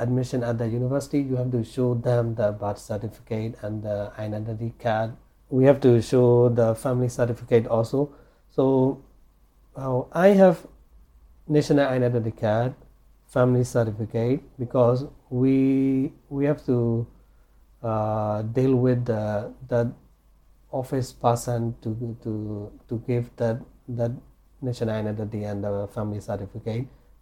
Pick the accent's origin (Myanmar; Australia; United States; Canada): Myanmar; Rakhine State; born there; English is a second language; because when I was born in the Rakhine State, they don't have that kind of process in that area for the Rohingya people.